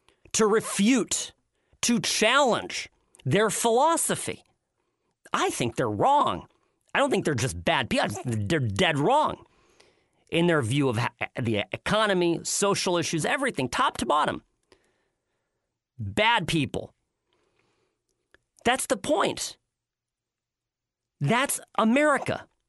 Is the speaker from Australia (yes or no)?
no; Czechia; I come originally from the Czech Republic, which used to be Czechoslovakia